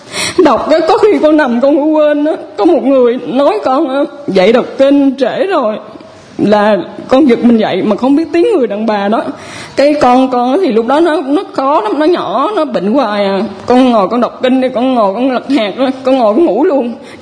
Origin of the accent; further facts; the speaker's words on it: La Nga, Dong Nai, Vietnam; Quê con ở La Ngà, Định Quán á.